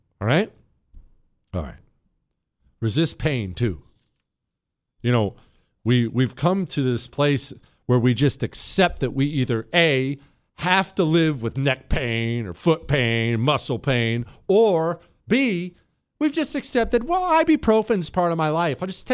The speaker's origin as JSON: {"language": "English", "region": "Montana", "country": "United States", "tie": "born or raised there", "also_born_or_lived": "Ohio / California / Arizona / Texas", "said": "I remember I was born in Ohio. We would cross the country when my dad was looking for work and ended up moving out west to Montana."}